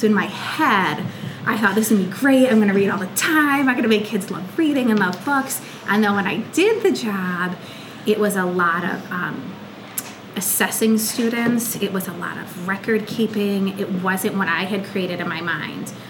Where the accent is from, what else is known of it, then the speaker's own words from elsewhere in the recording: Wallingford, United States; I grew up right here in Wallingford.